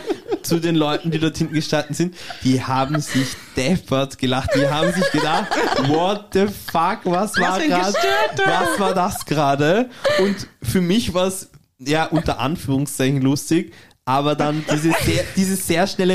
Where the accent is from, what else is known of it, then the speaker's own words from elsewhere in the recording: Austria; Als Österreicher, ich liebe unser Land.